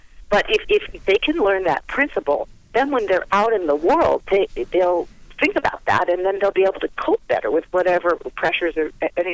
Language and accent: English; Los Angeles, California, United States; So I'm having a big event in Santa Monica, because I'm from Los Angeles, at the Santa Monica Pier to launch Kids Yoga Day the day before.